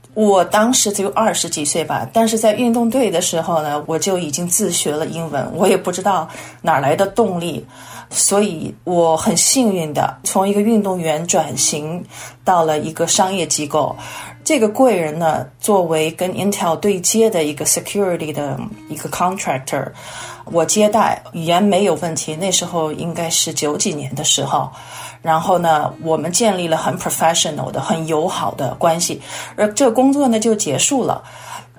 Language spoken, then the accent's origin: Chinese; Shanghai, China; moved away as an adult; now in United States; 我来自上海，我来美国的时候已经36、37岁了，所以我真正的黄金年代呢，是我的童年是在上海度过的。